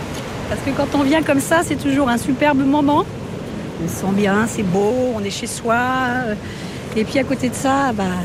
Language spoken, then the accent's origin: French; Beaumont, Normandy, France; Oui, moi je suis née à Beaumont en 61.